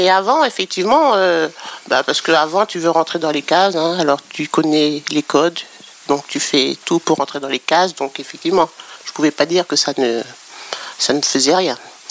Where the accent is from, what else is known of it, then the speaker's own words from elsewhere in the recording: Normandy, France; moi, j'ai grandi en Normandie, mais on avait toujours un œil sur Paris